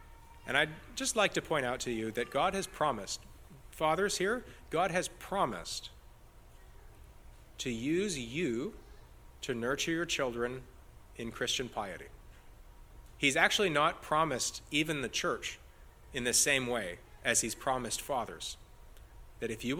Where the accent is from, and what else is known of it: Canada